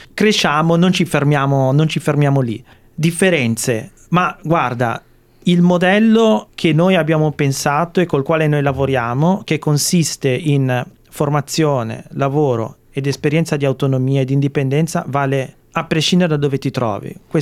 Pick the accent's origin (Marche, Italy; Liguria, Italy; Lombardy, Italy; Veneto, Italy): Liguria, Italy; Genoa; da genovese che paga, quindi non sono il genovese tirchio avaro classico